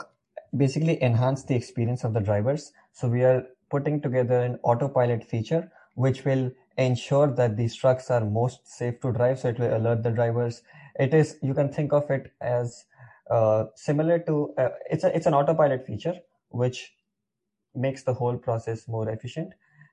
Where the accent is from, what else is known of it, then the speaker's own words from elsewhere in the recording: India; moved away as an adult; now in Toronto, Canada; so I'm from India. I came to Toronto in 2014. So I've been here for more than around 7 years.